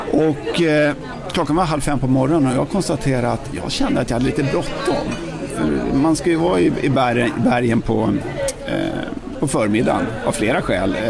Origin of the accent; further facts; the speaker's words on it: Täby, Stockholm County, Sweden; also born or lived in United States; jag är faktiskt född i USA, men jag har svenska föräldrar och flyttade till Stockholm och Täby och är uppväxt i Täby